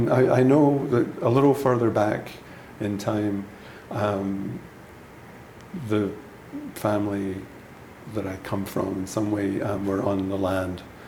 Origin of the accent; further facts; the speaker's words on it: Glasgow, Scotland, United Kingdom; born there; I was born in Glasgow in Scotland, 1951.